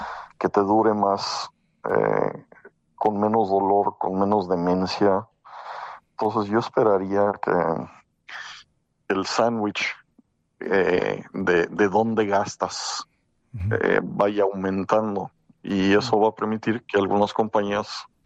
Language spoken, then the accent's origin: Spanish; Mexico; Cuando yo estaba creciendo en México, era inimaginable llamadas de larga distancia gratuitas.